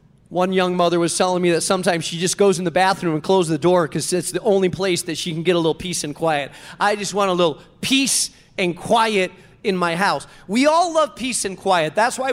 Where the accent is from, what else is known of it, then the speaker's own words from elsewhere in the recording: Spain; English is a second language; I grew up in Spain and lived in a village of 200 people.